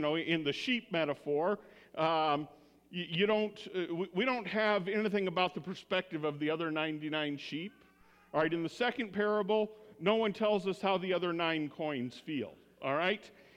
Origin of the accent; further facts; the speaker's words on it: Indiana, United States; when I was growing up in Indiana and I had to go do my summer of purgatory, which was working on the family farm for Uncle John